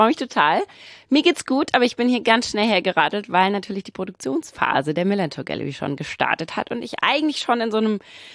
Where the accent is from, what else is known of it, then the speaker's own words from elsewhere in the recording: Baden-Württemberg, Germany; moved away as an adult; now in Hamburg, Germany; ich komme aus dem Schwabenländle und bin aber schon einige Jahre irgendwann mal dann nach Hamburg gezogen, auch wegen Studium, auch wegen der Arbeit.